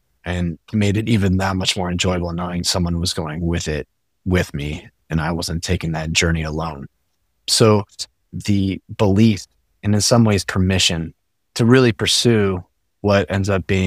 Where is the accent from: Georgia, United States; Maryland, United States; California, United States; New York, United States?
Maryland, United States; Bowie; I grew up in Bowie, Maryland, which is about 20 minutes away from Annapolis and outside of Washington, D.C.